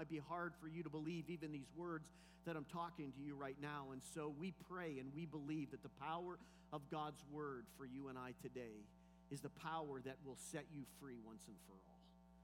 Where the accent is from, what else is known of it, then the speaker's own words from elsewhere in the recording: Pennsylvania, United States; I grew up in Clearfield County, central Pennsylvania at its finest.